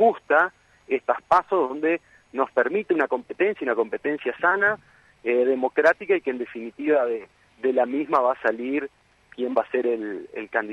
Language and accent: Spanish; Leandro N. Alem, Misiones, Argentina; yo, que soy del interior, de Leandro Nalem